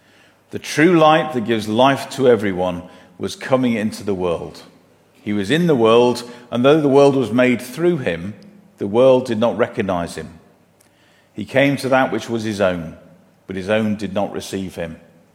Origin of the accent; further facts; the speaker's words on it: United Kingdom; And being very British, we always talk about the weather anyway.